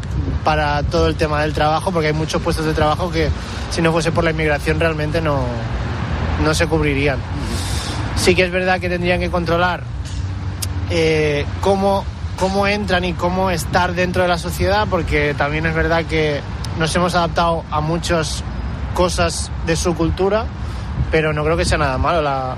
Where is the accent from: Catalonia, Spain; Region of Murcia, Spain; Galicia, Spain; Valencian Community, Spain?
Catalonia, Spain; now in Madrid, Spain; No soy de aquí de Madrid, soy de un pueblo de Girona, donde hay bastante inmigración